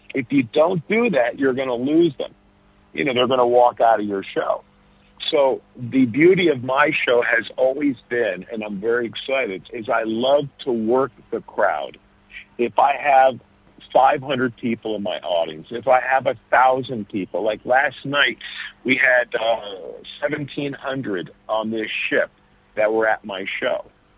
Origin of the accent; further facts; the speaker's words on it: United States; born there; I was born in America. I went to Greek school for one day because I got kicked out.